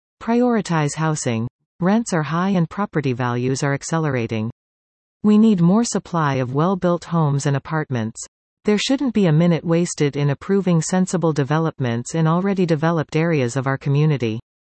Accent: Sudbury, Ontario, Canada; I was born and raised in Sudbury. I live, work and own property in Ward 10.

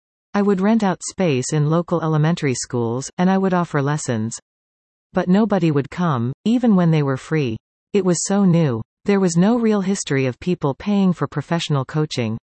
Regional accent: Ottawa, Ontario, Canada; also born or lived in Toronto / Vancouver; now in Collingwood, Canada; I grew up in Ottawa. I went to university mostly in Toronto.

